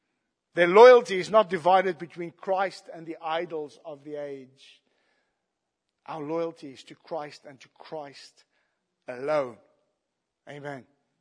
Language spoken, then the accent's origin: English; South Africa; I'm South African.